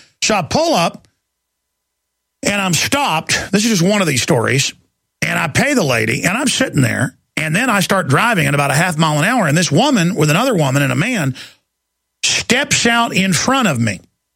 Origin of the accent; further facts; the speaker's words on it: California, United States; we're from California, but we're not all bad.